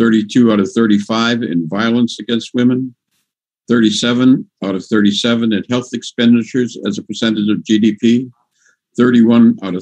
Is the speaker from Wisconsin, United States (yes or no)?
yes; Racine, Wisconsin, United States; I'm from Racine, Wisconsin, a city of about 85,000